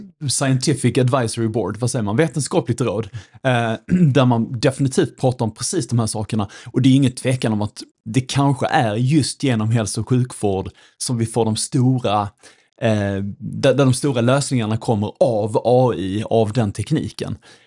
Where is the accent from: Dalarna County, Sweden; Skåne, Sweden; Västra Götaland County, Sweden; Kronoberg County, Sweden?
Skåne, Sweden; Jag är en skåning i förskingringen. Som du sa, reser väldigt mycket. Bor i Stockholm och Skåne och en hel del på olika platser.